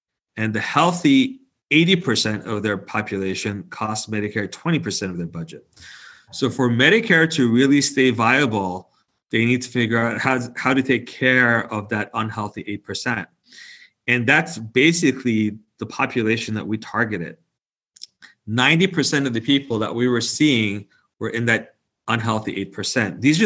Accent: Los Angeles, California, United States; So I grew up in Los Angeles. I went to college at UCLA.

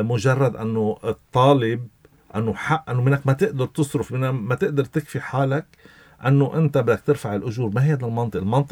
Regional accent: Lebanon; نحن كلبنانيين

